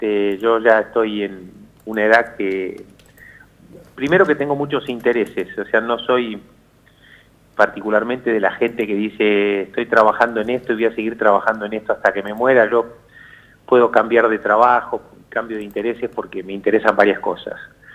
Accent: Argentina; Uno, esté donde esté, siempre sigue siendo argentino

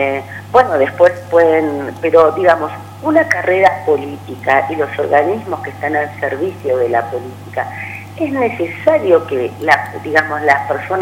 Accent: Argentina; Entonces son todas cosas muy violentas por las que estamos pasando todos los argentinos.

